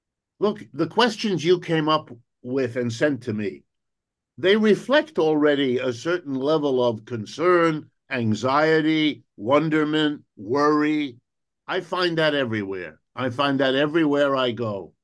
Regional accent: Youngstown, Ohio, United States; born there; I was born not all that far away from you. I was born in Youngstown, Ohio, many years ago, when my father was working in a steel factory

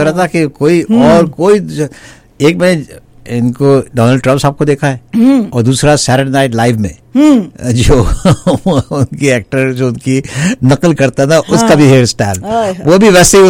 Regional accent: Pakistan; पाकिस्तान में तो आ गई तो यहाँ भी आ सकती है, हम भी पाकिस्तानी हैं

